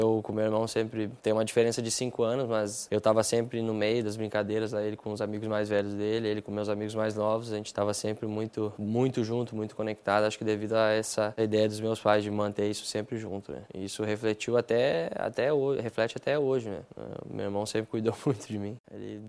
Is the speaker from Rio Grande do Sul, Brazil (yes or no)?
yes; Novo Hamburgo, Rio Grande do Sul, Brazil; lá da minha cidade, Novo Hamburgo